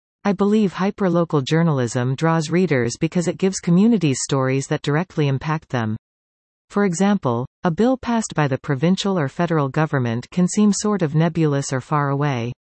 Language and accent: English; Newfoundland and Labrador, Canada; I'm originally from Labrador, and I've paddled the Grand River out there as well.